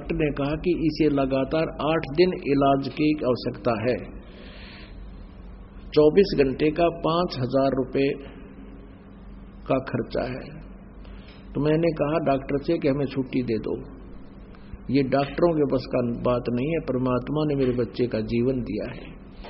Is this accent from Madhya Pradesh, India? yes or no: yes; Dimar Kheda, Madhya Pradesh, India; गांव डीमर खेड़ा जिला कटनी मध्य प्रदेश का निवासी हूं।